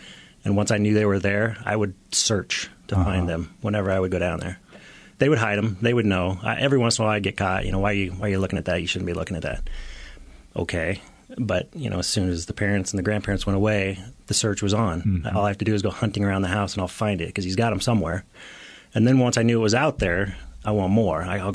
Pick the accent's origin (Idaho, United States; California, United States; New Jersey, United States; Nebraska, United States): Nebraska, United States; Omaha; We were both born and raised in Omaha, Nebraska, went to separate high schools, and both were raised in the Lutheran Church.